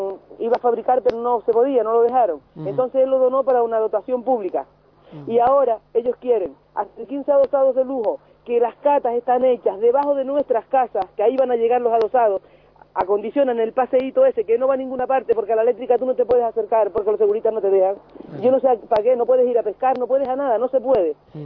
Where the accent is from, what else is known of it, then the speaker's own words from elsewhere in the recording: Canary Islands, Spain; Si somos canarios, todos somos iguales ante la ley